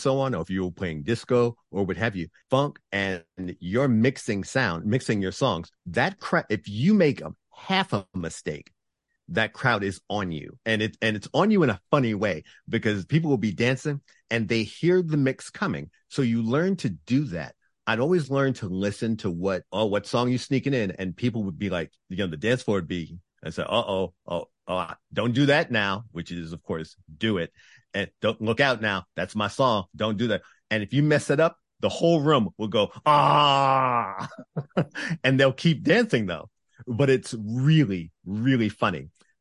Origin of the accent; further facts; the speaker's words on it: New York, United States; also born or lived in New Jersey; Growing up in New York and then parts of New Jersey, dance clubs, especially if you're in a black crowd